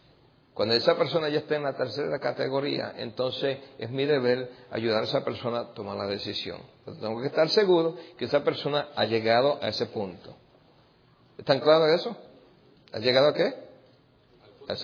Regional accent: New York, United States; Yo me crié en Nueva York y criándome en Nueva York me crié en pandillas

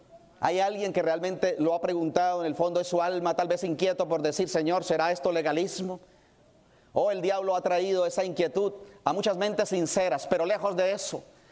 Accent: Puerto Rico; como dicen por allá en mi tierra, cerreras e indomables. El otro día me gustaba mucho ir al campo, a la finca con mis padres, con mis tíos a pasar vacaciones y a los que les gustan los caballos, allá en Puerto Rico hay muchos.

